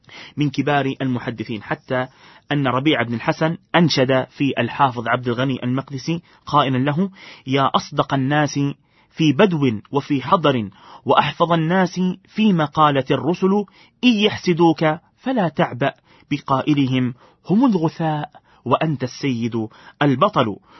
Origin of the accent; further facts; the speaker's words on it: Palestine; واسمها الآن عندنا في فلسطين جماعين.